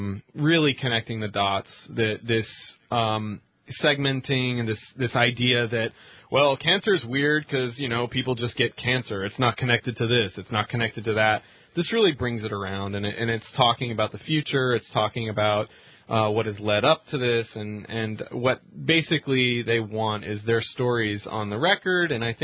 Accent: Seattle, Washington, United States; You know, everybody in Seattle, my hometown, is, you know, getting ready to inhale a lot of smoke.

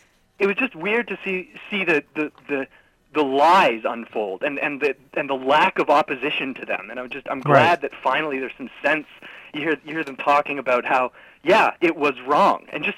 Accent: Canada; even though we're Canadian and we're probably used to it

